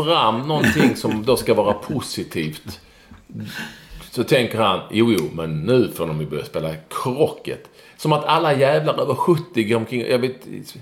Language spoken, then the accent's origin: Swedish; Malmö, Skåne, Sweden; när jag spelade fotboll som liten i Malmö